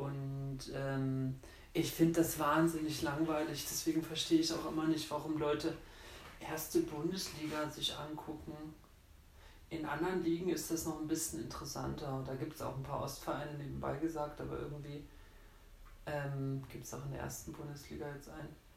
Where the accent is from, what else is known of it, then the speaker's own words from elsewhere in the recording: Germany; Ich war mal in China und so und meinte, ich komme aus Deutschland.